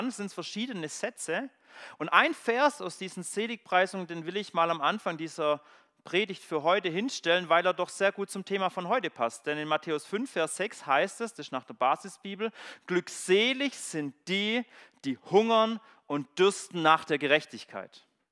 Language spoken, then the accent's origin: German; Baden-Württemberg, Germany; ich komme ja aus dem Schwarzwald, aus dem Schwäbischen